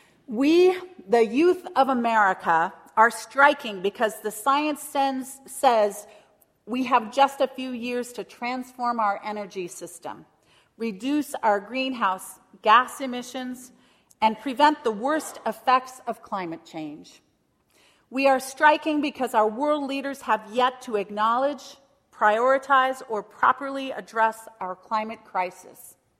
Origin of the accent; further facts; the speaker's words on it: Oregon, United States; We grew up in Rogue Valley in Southern Oregon.